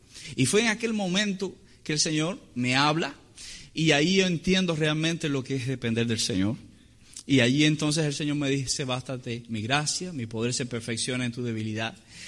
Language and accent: Spanish; Cuba; Yo me acuerdo cuando era niño, en Cuba había que hacerlo.